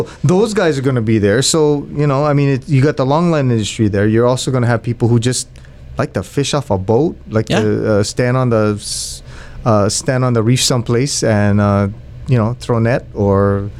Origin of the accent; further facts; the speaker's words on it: Hawaii, United States; I grew up on the Big Island.